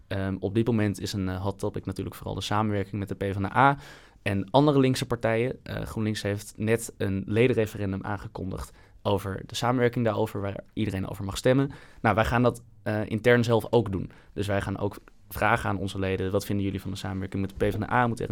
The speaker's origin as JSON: {"language": "Dutch", "town": "Zeist", "region": "Utrecht", "country": "Netherlands", "tie": "born or raised there", "said": "Ik ben opgegroeid in Zeist."}